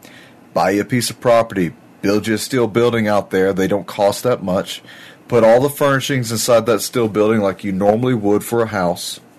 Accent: Texas, United States; I grew up on Southeast Texas where we had a lot of really bad storms, hurricanes and floods.

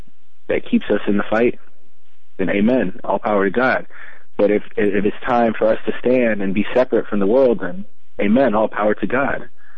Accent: Virginia, United States; I am born and raised in Virginia. I'm a local. My family, like my mother and father, they're Puerto Rican and Colombian.

